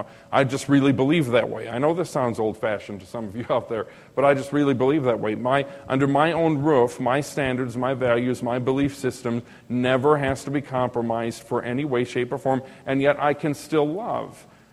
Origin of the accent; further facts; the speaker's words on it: United States; I don't have to embrace anything. I am an American.